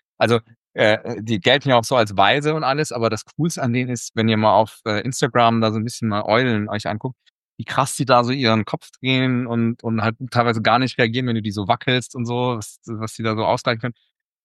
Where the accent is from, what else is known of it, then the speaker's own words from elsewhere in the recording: Saarland, Germany; Ich mochte das Saarland als Kind. Ich fand es sehr toll, da aufzuwachsen. Viel Natur, sehr deutsch-französisch. Hab auch Französisch quasi muttersprachlich sozusagen.